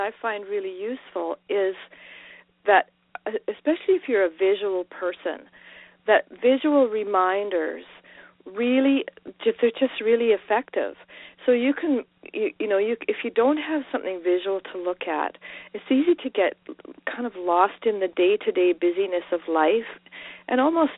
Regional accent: Western Canada, Canada; And as a Canadian, you know, living in Western Canada

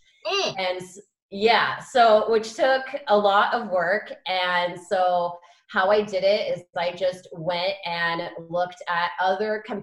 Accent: San Diego, California, United States; I grew up in San Diego, California, and so I grew up going to the beach with my family

